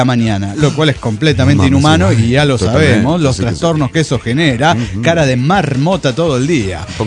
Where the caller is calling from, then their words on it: Querétaro, Mexico; de Querétaro, México.